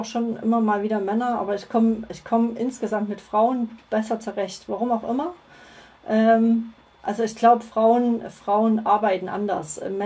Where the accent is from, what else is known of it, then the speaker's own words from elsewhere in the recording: Plauen, Saxony, Germany; accent: Vogtland Saxon; Ich komme aus dem Vogtland, aus Sachsen. Also ich kann auch Vogtländisch reden, nee, Sächsisch, wenn ich will, aber da muss ich mich immer ein bisschen mehr anstrengen. Genau, aus Plauen, um genau zu sein.